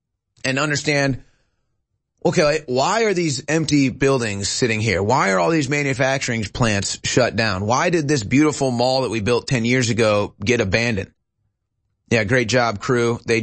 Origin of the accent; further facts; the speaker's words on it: St. Louis, Missouri, United States; If you grew up in a city, I grew up in St. Louis